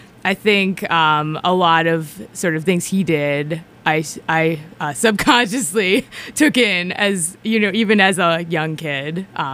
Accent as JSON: {"language": "English", "region": "Minnesota", "country": "United States", "tie": "born or raised there", "said": "I grew up in Minnesota in the 90s, and … was always in the background there."}